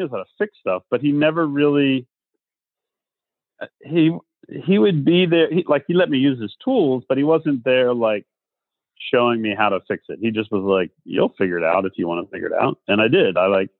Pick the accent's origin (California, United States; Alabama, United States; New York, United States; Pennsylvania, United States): Pennsylvania, United States; I grew up on a farm in South Central Pennsylvania. My hometown's claim to fame is the home